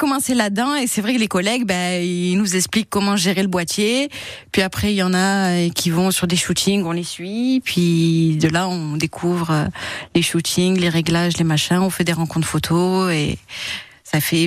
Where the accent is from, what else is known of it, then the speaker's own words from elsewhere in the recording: Carpentras, Provence-Alpes-Côte d'Azur, France; Alors moi, je suis 100% vauclusienne. Je suis née à Carpentras, j'ai grandi à Carpentras et après, je suis partie pour mes études.